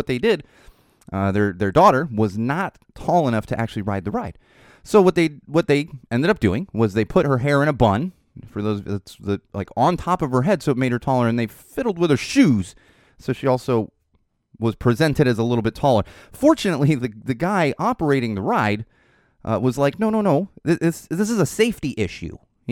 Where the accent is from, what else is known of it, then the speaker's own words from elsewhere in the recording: Miami, Florida, United States; born there; I was born in Miami, and I was a very young kid, but I do remember a couple of the big hurricanes that rolled through there.